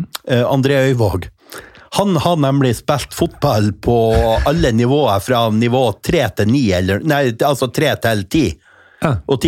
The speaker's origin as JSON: {"language": "Norwegian", "town": "Rana", "region": "Nordland", "country": "Norway", "said": "jeg kommer jo fra Rana kommune."}